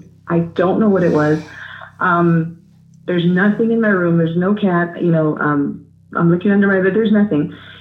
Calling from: El Paso, Texas, United States; I'm in El Paso, Texas.

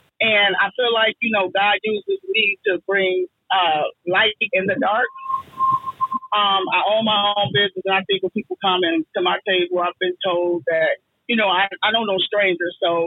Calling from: Dallas, Texas, United States; I'm actually back home now. I'm back in Dallas. I'm calling from Dallas, Texas.

